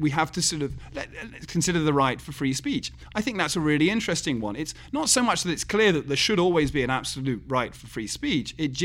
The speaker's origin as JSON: {"language": "English", "region": "England", "country": "United Kingdom", "said": "as an Englishman, I view them as sort of Englishmen living in New England in the late 18th century"}